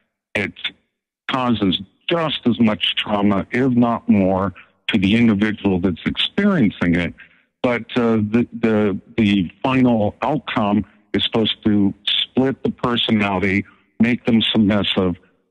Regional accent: Idaho, United States; In fact, I'm proud to say that I'm from Idaho

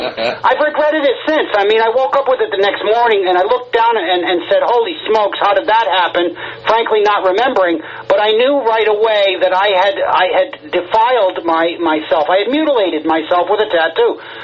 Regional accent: Massachusetts, United States; And I'm from Massachusetts, so I know what they've done there.

